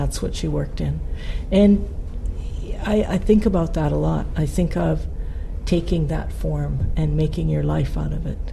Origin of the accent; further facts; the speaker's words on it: Canada; because I'm Canadian